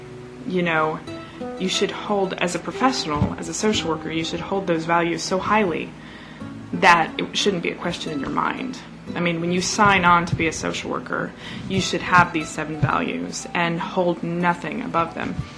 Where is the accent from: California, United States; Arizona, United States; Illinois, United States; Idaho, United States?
Idaho, United States; Idaho Falls; So I'm from Idaho Falls.